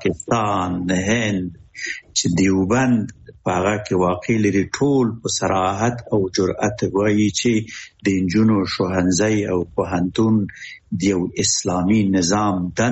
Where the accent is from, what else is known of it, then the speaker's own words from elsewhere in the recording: Afghanistan; مونږ هم افغانان یو